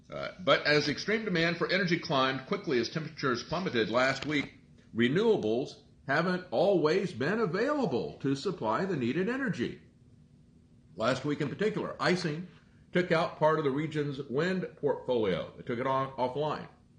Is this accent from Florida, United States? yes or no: yes; Florida, United States; I grew up in Florida, where hurricanes were a regular occurrence.